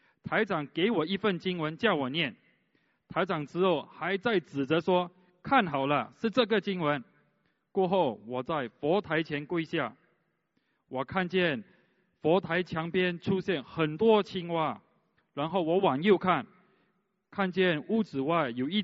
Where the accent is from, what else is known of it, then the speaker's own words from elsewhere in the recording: Malaysia; 我是来自马来西亚的